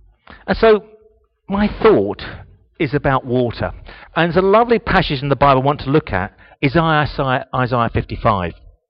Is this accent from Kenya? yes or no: no; England, United Kingdom; The problem is, being English, that's all I ever talk about.